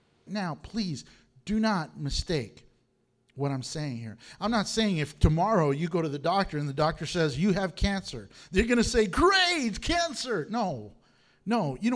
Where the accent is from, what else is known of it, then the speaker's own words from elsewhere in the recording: Houston, Texas, United States; For instance, I came from Houston. Back in Houston, we have highways, just like here, we have highways.